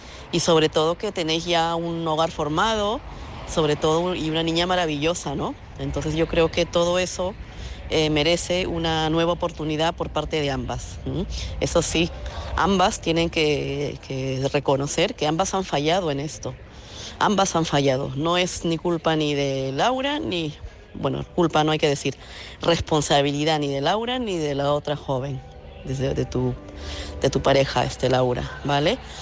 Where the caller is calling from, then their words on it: Madrid, Community of Madrid, Spain; de Madrid.